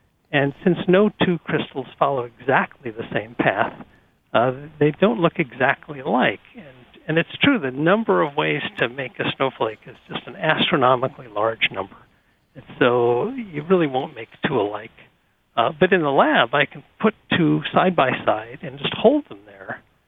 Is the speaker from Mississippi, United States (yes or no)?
no; North Dakota, United States; I grew up in North Dakota where we have a lot of snow, and I never really noticed any of it.